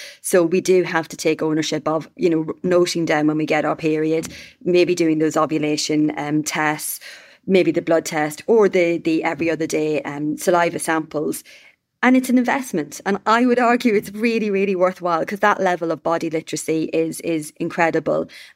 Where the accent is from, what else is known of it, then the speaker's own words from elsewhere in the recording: Ireland; I'm such a talker. I'm so Irish.